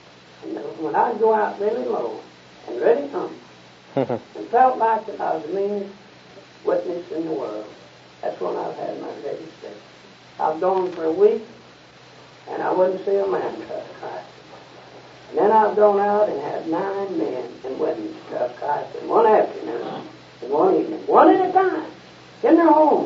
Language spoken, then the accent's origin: English; Texas, United States; I have been in seven or eight different businesses in my hometown in Texas